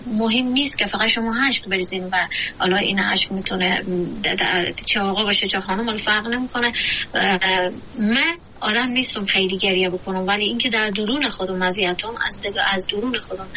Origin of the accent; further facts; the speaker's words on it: Afghanistan; ما افغانستانی ها در شرایطی بزرگ شدیم که فقر اقتصادی داریم